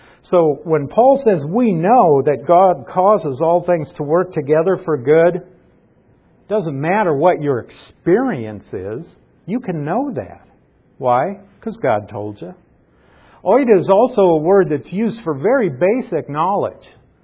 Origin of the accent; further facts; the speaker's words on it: Nebraska, United States; When I was growing up in Nebraska, I knew that the city of Paris existed.